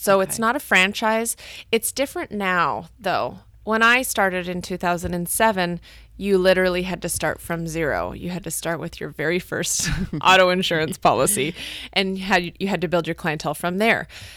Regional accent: Alaska, United States; You know, I grew up doing all of the Alaska outdoor stuff, like hunting and fishing

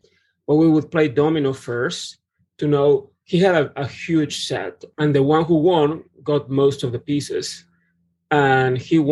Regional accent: Mexico; English is a second language; So I didn't study literature or Spanish because I grew up in Mexico.

